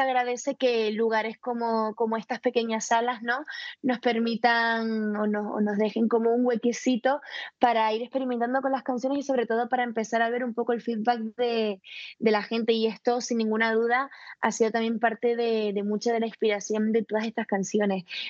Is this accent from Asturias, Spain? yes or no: no; Gáldar, Canary Islands, Spain; decidieron apuntarme en la escuela de música de mi pueblo, de Galdar, en Gran Canaria.